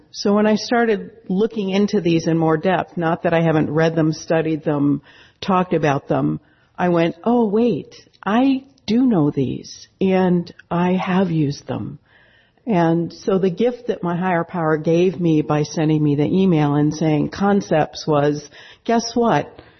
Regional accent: Columbia, Missouri, United States; I am from Columbia, Missouri, and it's a pretty cool state

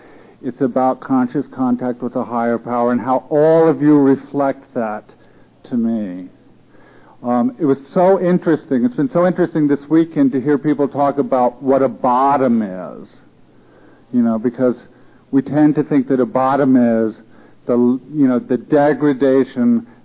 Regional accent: New York, United States; I don't belong here. I'm from New York. I don't understand these people.

